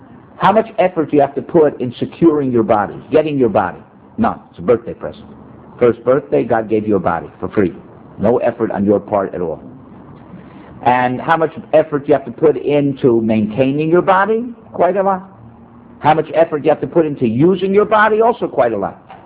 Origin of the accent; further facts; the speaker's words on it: United States; now in Israel; I'm an American who lives in Israel.